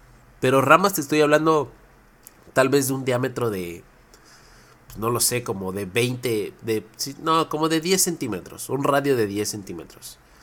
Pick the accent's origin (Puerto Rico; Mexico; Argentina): Mexico; Y siendo mexicano, no puede ser que pues no todos nos podamos dar el lujo de poder ir y visitar estos lugares